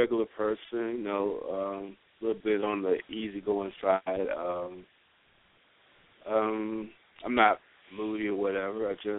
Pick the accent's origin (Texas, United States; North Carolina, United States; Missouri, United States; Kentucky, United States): North Carolina, United States; I'm from North Carolina.